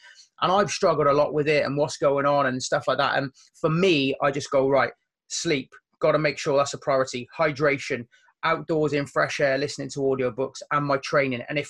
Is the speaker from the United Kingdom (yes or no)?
yes; England, United Kingdom; I'm an Englishman, but wishing you Scotsmen all the best now for Tuesday's game.